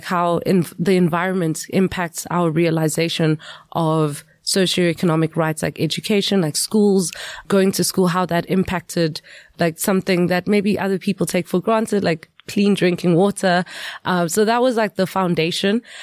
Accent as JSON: {"language": "English", "town": "Witbank", "region": "Mpumalanga", "country": "South Africa", "tie": "born or raised there", "said": "so I grew up in Witbank, eMalahleni. Shout out to anyone from there is listening. and it's considered one of the most polluted areas in the world."}